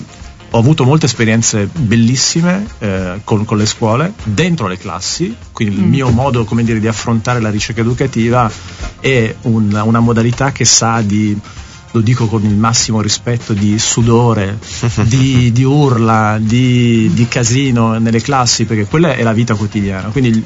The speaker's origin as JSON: {"language": "Italian", "region": "Sardinia", "country": "Italy", "lives_now": "Trentino, Italy", "said": "Io sono arrivato qua in Trentino nel 2003 più o meno. Io sono sardo, sono venuto qua per il dottorato."}